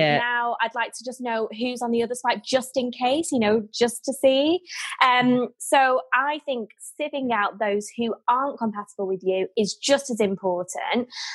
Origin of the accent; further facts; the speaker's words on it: Manchester, North West England, United Kingdom; I'm Mancunian, very down to earth, and I want to have real conversations about anything.